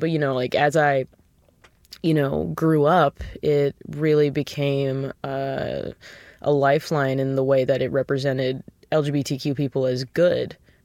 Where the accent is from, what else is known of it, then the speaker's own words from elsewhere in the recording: Olathe, Kansas, United States; You know, I grew up in Olathe, and there were a lot of great things about that. But also, it's a fairly, you know, socially conservative area.